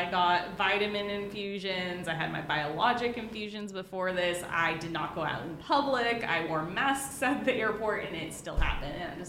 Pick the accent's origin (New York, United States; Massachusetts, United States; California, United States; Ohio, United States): California, United States; It turns out she's from California as well, like I said, my hometown.